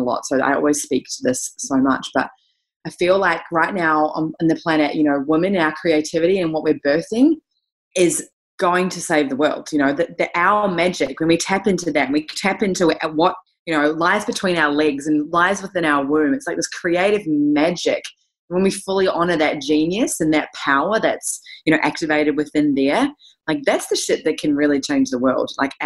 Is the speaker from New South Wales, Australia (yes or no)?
no; Gold Coast, Queensland, Australia; I come all the way from the Gold Coast of Australia. I am 31 years old.